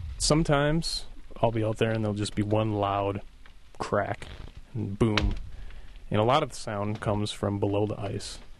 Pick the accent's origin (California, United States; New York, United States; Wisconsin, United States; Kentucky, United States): Wisconsin, United States; Washburn; I grew up in Washburn, just a few blocks away from Schwamigan Bay on Lake Superior.